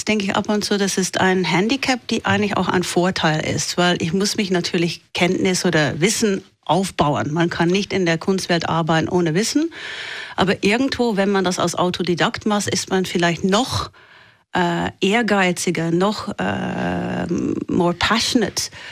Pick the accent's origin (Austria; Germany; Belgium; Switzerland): Belgium; Flanders; accent: West Flemish; first language West Flemish; German is a second language; ich bin aufgewachsen auf Flämisch. Eigentlich auf flämischer Dialekt, Westflämisch, das ist ziemlich spezifisch, das versteht niemand anders in Belgien. Und Französisch ist meine zweite Sprache.